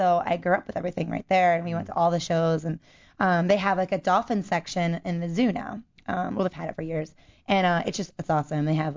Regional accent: Baltimore, Maryland, United States; So growing up in Baltimore, you know, you've got the aquarium there, and you've got the D.C. Zoo, and you've got all this stuff.

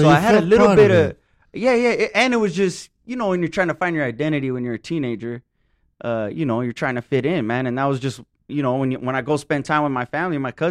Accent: San Fernando Valley, California, United States; I was born here in San Fernando Valley, and that's where I lived when I was younger.

